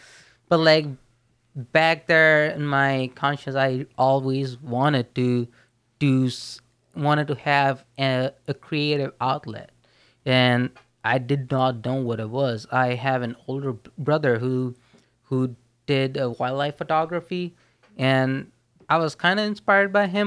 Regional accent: India; moved away as an adult; now in United States; because I was born in India. I grew up there. Until my senior year of undergrad

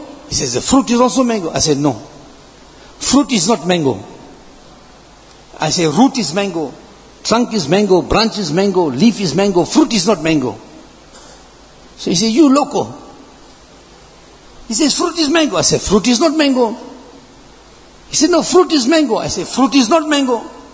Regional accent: South Africa; I told him, "No. I'm a Muslim from South Africa."

